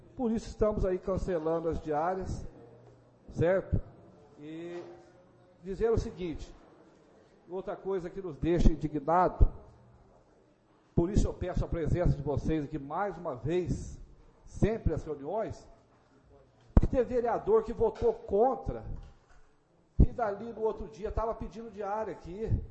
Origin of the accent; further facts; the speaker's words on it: Muzambinho, Minas Gerais, Brazil; fui nascido e criado em Muzambinho, pretendo aqui morrer